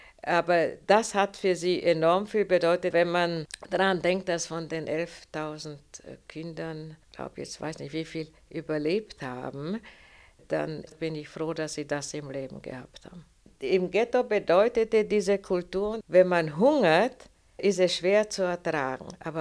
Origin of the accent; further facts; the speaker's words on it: Olomouc, Olomouc Region, Czechia; Ich komme aus der Tschechoslowakei, aus Mähren, aus der Stadt Olmütz, und bin doppelsprachig groß geworden. Ich bin in die tschechische Volksschule gegangen und habe die jeweilige Klasse privat Deutsch zu Hause gelernt